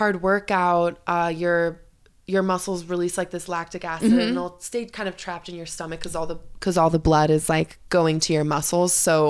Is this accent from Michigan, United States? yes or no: no; Chicago, Illinois, United States; moved away; Well, I'm from Chicago.